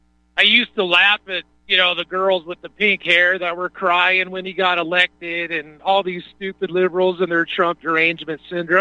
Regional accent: Washington, United States; I'm used to it. I'm from Washington State.

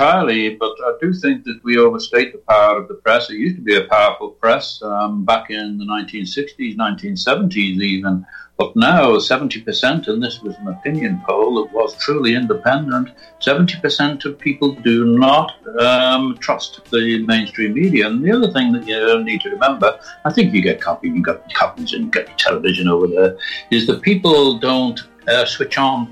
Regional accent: Liverpool, North West England, United Kingdom; accent: Liverpool; Hey, it might be my Liverpool accent, if you can understand

